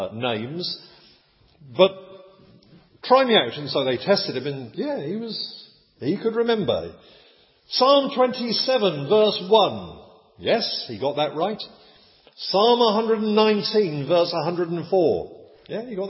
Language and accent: English; England, United Kingdom; I'm English, therefore I must be a Christian.